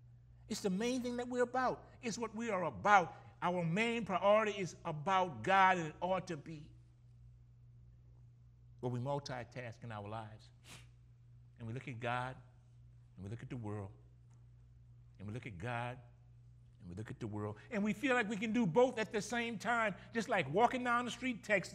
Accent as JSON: {"language": "English", "town": "Gramercy", "region": "Louisiana", "country": "United States", "said": "And listen to me, I'm from Gramercy, and you ain't getting paid a nickel for football."}